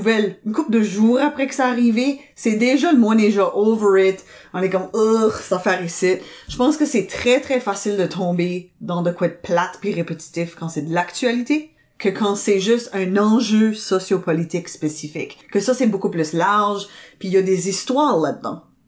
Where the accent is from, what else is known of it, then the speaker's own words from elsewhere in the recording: Canada; accent: Acadian; Pour des Acadiens, ouais. Seuls, là, d'être sur une scène puis d'être en train de parler français à notre, avec notre accent en plus.